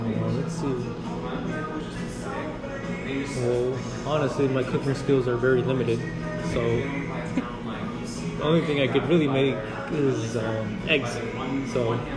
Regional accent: Brooklyn, New York, United States; I grew up in Brooklyn, New York, around the Midwood and Bensonhurst area.

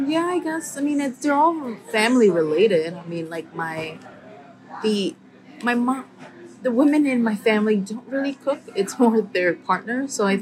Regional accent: Bronx, New York, United States; I grew up in the Bronx, New York.

